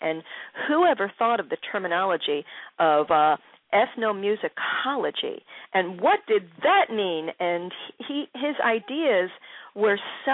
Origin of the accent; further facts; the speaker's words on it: Philadelphia, Pennsylvania, United States; having been born and raised in Philly and with the myriad of music that we were all privy to hear, we had some of the best music in the world.